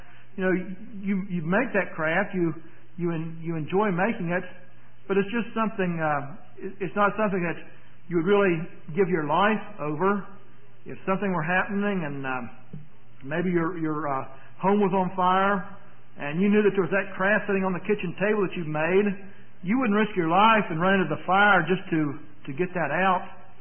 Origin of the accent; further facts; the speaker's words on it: West Virginia, United States; But in my hometown down in West Virginia, it has a population of just a little over 4,000.